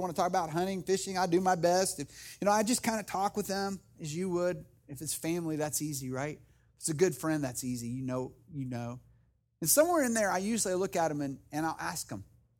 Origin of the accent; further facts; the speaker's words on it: West Virginia, United States; I talk about how I grew up in West Virginia, how I grew up in a very small town, very outdoors, how my dad was a pastor of a church